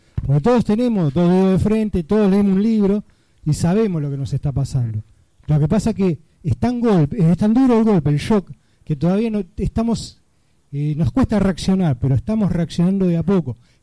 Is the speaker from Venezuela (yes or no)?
no; Argentina; somos argentinos que defendemos la patria